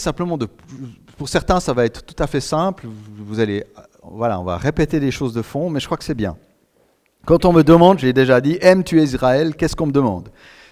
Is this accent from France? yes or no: no; Switzerland; now in United States; Si je dis je suis Suisse, ils ne vont rien comprendre.